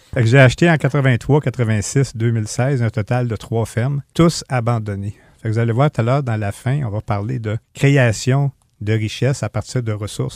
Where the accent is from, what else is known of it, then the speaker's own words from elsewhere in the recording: Gatineau, Quebec, Canada; quand je suis arrivé en 1980 dans la région. Je viens de la ville en passant, je viens de Gatineau, dans un petit quartier plein d'asphalte.